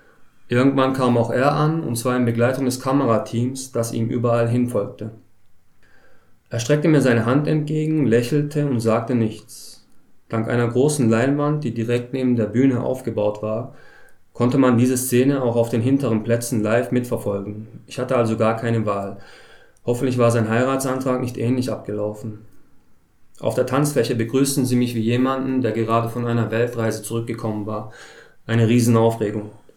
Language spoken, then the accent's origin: German; Heilbronn, Baden-Württemberg, Germany; Ich komme aus Heilbronn, bin zum ersten Mal in Kiel heute und freue mich sehr, hier zu sein.